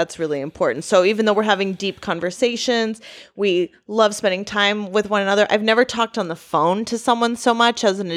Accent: Wisconsin, United States; I'm from Wisconsin. Lots of people don't travel.

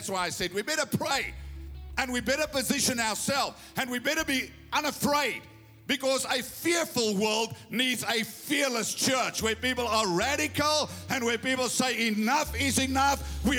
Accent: South Africa; I never thought the day would come that as a South African, I would have to fight for religious freedom.

